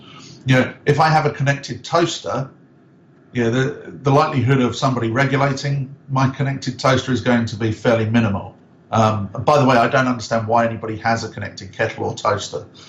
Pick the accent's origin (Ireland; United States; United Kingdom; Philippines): United Kingdom; You know, I'm obviously a Brit